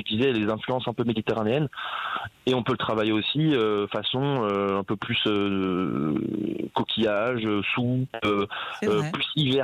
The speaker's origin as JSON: {"language": "French", "town": "Reims", "region": "Grand Est", "country": "France", "tie": "born or raised there", "also_born_or_lived": "Cannes", "said": "Moi, je suis cannois. J'ai grandi à Reims."}